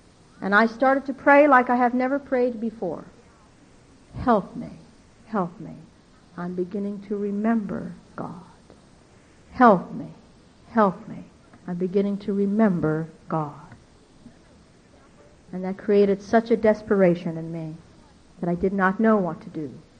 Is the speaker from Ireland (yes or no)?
yes; Ireland; Now, I'm Irish. I embellish.